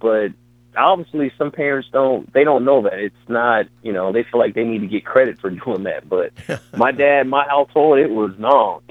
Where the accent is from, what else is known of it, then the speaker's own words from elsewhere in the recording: Chicago, Illinois, United States; Yeah, so my dad, you know, I'm from the South Side of Chicago